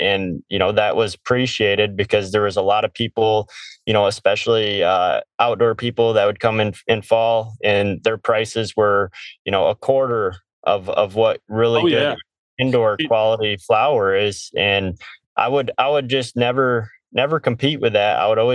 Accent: Michigan, United States; You know, I come from Michigan, where we've had a cannabis program, I believe, since 2008.

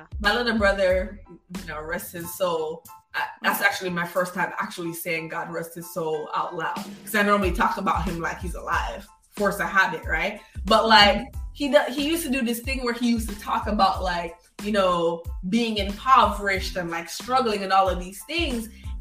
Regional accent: Jamaica; I'm a Jamaican kid who's never had to...

